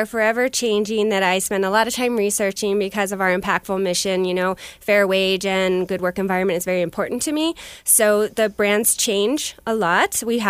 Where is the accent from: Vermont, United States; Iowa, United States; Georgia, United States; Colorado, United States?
Colorado, United States; I own Frehla Boutique. I grew up in the Pikes Peak region. I've raised my two boys here.